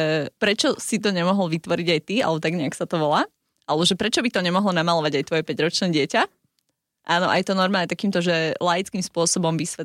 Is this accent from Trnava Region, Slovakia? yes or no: no; Žilina Region, Slovakia; prečo sme my ľudia z Oravy taký trošku akože šváhnutí bokom.